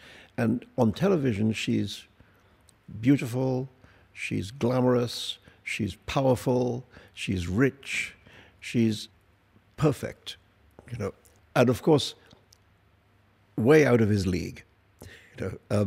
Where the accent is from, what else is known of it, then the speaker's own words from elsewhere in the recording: Mumbai, Maharashtra, India; You know, I'm a boy from Bombay, which is a town obsessed by the movies.